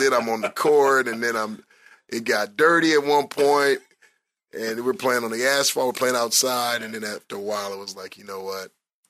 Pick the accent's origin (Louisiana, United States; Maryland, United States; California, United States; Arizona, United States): California, United States; Inglewood; And so for me, growing up in Inglewood, playing ball, started playing basketball at 9.